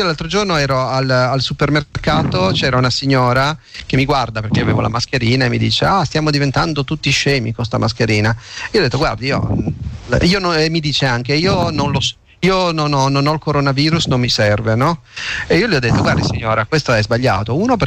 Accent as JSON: {"language": "Italian", "town": "Genoa", "region": "Liguria", "country": "Italy", "said": "perché essendo che sono genovese"}